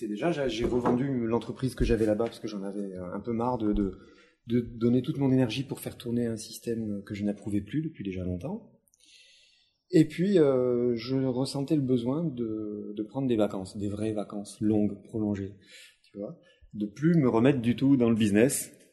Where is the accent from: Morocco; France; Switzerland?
Morocco; born there; Je suis né au Maroc, d'une mère marocaine et d'un père indien, tu vois. Et j'ai jamais vécu au Maroc, en fait, parce que j'ai été adopté.